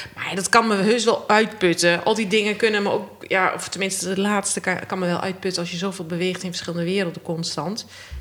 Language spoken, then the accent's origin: Dutch; Enschede, Overijssel, Netherlands; born there; Ik ben in Enschede geboren